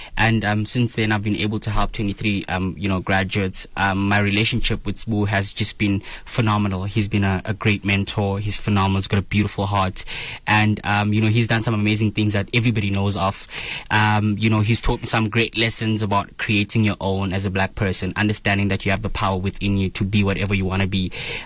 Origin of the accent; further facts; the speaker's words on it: Eastern Cape, South Africa; I'm 23 years old. I'm from the Eastern Cape and it's London. Moved up here literally 3 years ago.